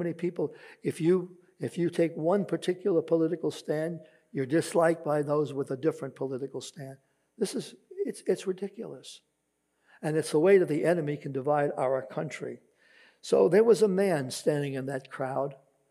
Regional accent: Ireland; being Irish as I am, it's one of those parades I really love. And I look forward to seeing my countrymen walking up and down Fifth Avenue there.

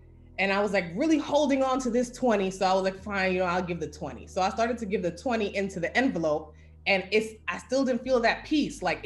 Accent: Brooklyn, New York, United States; Like, I am from Brooklyn, New York. You know, we used to run outside and play in the sprinklers and all that and tell people off, that whole thing, right?

